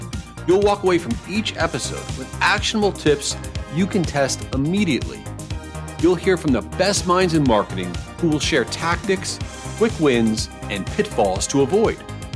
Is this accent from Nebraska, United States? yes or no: no; New York City, New York, United States; Tommy, I'm sorry for making fun, but I can because I'm from New York.